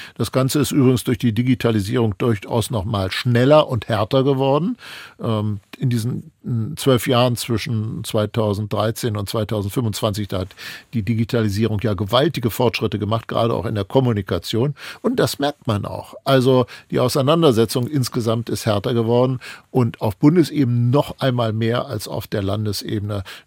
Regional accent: Lower Saxony, Germany; Wir sind, glaube ich, ziemlich gelassen in Niedersachsen, was ich ehrlich gesagt einen total sympathischen Wesenszug von uns finde

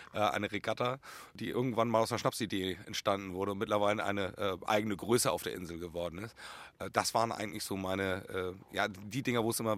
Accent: Helgoland, Schleswig-Holstein, Germany; Also habe ich einen großen Teil meiner Kindheit auf Helgoland verbracht.

